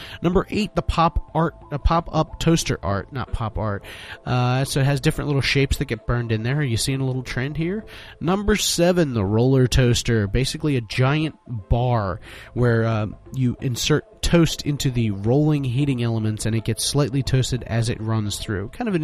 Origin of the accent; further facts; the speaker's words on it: Philadelphia, Pennsylvania, United States; Now, I'm from Philadelphia, Philly as it were, and one of the main culinary masterpieces that our city is famous for is the Philadelphia cheesesteak, the Philly cheesesteak.